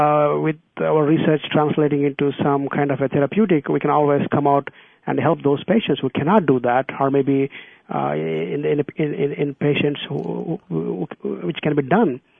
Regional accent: India; English is a second language; I mean, I come from India, so I'm just going to give one example how things have changed.

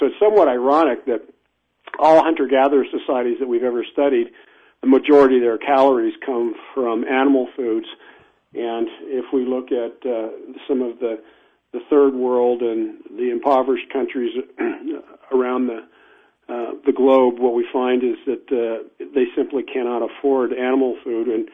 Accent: Nevada, United States; So I grew up in Nevada, and most of Nevada is deserts and sagebrush and pinyon juniper and shrubland.

